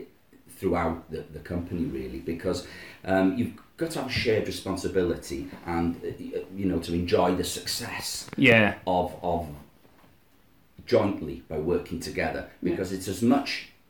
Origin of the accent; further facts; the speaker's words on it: Wales, United Kingdom; first language Welsh; English is a second language; So my first spoken language was Welsh.